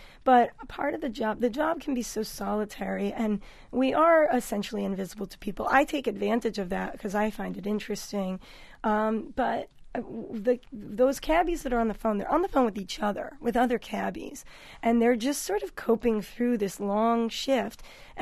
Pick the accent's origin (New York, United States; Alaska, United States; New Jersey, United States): New York, United States; it just seemed like the most instant adventure I could embark on in New York while living in my hometown.